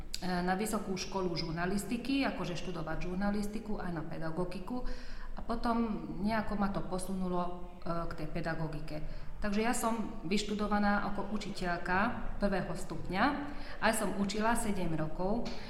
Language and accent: Slovak; Sládkovičovo, Trnava Region, Slovakia; also born or lived in Bratislava; now in Štúrovo, Slovakia; Nie, pochádzam z Bratislavy, ja som sa v Bratislave narodila. A potom som vyrastala, akože základnú školu som navštevovala v Sládkovičove, gymnázium v Galante a tak. Ja som sa do Štúrova prisťahovala, tuším, roku 2004, pred 20 rokmi.